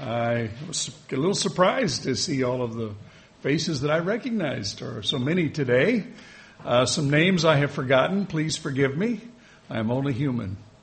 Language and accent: English; California, United States; I grew up in Southern California.